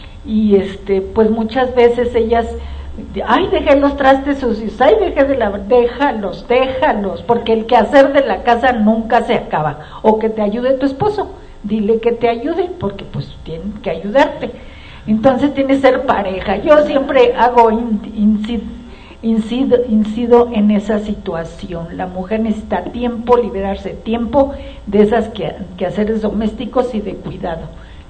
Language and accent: Spanish; Gustavo A. Madero, Mexico City, Mexico; por ejemplo en la GAM, yo soy de la GAM, éramos 8, 9